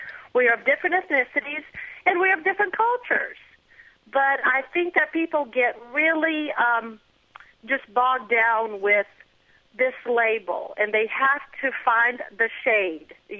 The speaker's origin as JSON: {"language": "English", "country": "Brazil", "moved": "as an adult", "lives_now": "United States", "said": "ever since I moved to the United States about 21 years ago. I'm from Brazil originally, and I really never gave it so much thought. I was a Brazilian. I was a white girl from Brazil."}